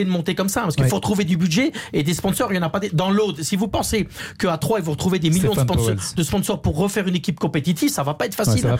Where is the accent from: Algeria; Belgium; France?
Belgium; en tant que Belge, j'aime Lens